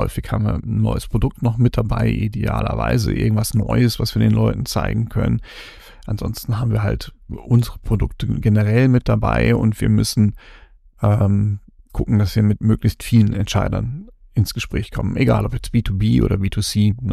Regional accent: Cologne, North Rhine-Westphalia, Germany; Für mich als Kölner total wichtig

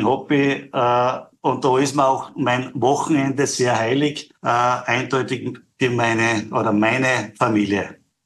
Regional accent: Styria, Austria; Ich bin ein Steirer, aber esse gerne ein Wiener Schnitzel

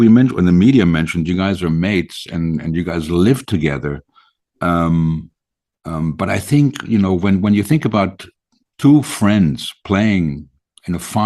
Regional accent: Germany; we're from Germany

